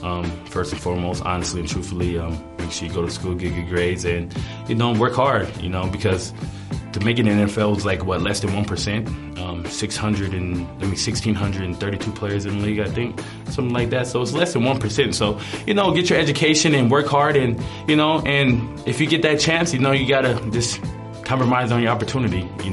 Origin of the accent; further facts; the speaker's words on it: Avondale, Arizona, United States; born and raised in Avondale, Arizona, yeah.